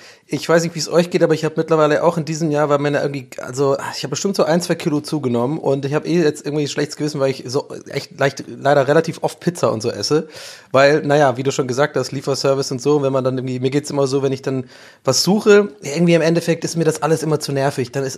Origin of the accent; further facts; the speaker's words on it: Ireland; bin ja Ire, wir Iren lieben ja Kartoffeln.